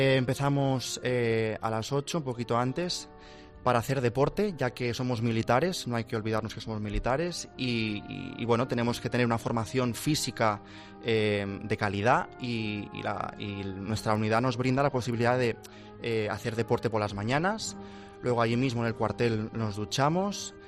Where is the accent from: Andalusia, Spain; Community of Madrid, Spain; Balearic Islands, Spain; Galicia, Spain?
Balearic Islands, Spain; Mallorca; Efectivamente, soy el único mallorquín de aquí